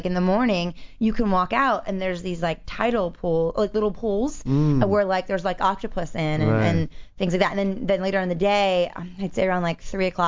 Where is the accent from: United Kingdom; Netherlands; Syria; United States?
United States; East Coast; And I'm from the East Coast, so I grew up with it.